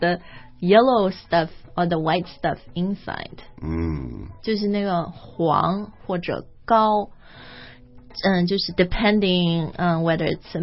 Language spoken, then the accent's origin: Chinese; Shanghai, China; 因为我是上海人嘛所以这个好像上海人都爱吃大闸蟹